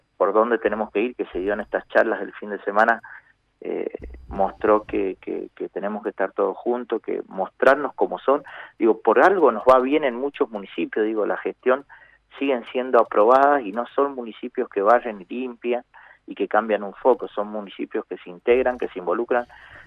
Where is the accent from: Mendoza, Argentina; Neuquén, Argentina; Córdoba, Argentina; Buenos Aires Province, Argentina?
Mendoza, Argentina; Vista Flores; es en mi pueblo, Vista Flores